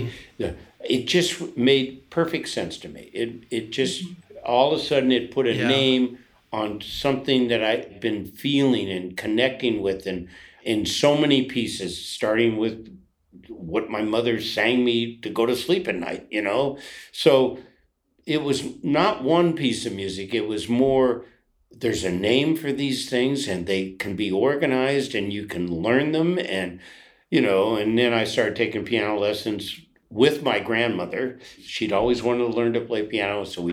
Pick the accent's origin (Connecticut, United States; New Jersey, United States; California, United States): California, United States; Berkeley; born there; I was five. I was born in Berkeley, California, and my aunt and uncle lived down here in L.A.